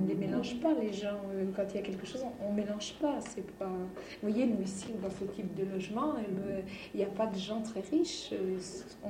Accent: Orléans, Centre-Val de Loire, France; moi je suis orléanaise, mais pas d'origine orléanaise. Je suis née à Orléans, mais c'est tout. Mes parents n'étaient pas orléanais.

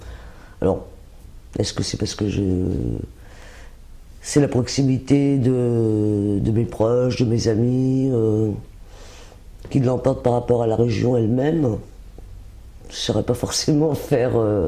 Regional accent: Orléans, Centre-Val de Loire, France; now in Fleury-les-Aubrais, France; je suis née à Orléans. J'habitais à Orléans jusqu'en 75. Et ensuite, je suis toujours resté à peu près dans l'agglomération, parce que j'habitais Saran, un petit peu plus loin, Mas-sur-Loire, Orléans

